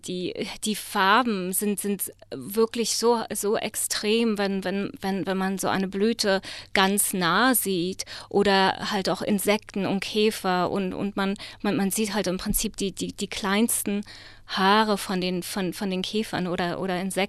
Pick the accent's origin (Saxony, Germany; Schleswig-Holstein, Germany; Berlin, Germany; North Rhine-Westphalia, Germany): Berlin, Germany; Ja, naja, ich bin in Berlin aufgewachsen, also in Ost-Berlin, und habe halt den Fall der Mauer sogar erlebt